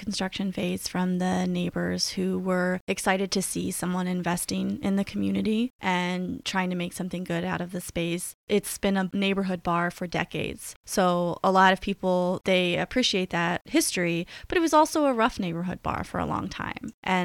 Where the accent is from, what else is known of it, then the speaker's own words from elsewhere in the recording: Nashville, Tennessee, United States; moved away as an adult; I'm from Nashville, so I thought I knew